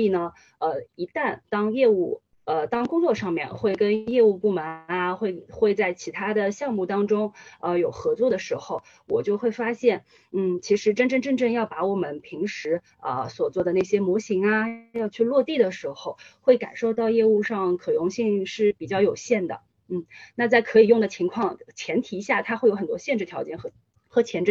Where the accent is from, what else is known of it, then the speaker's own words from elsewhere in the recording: Shanghai, China; now in Beijing, China; 你作为一个上海人，你为什么要选择来北京？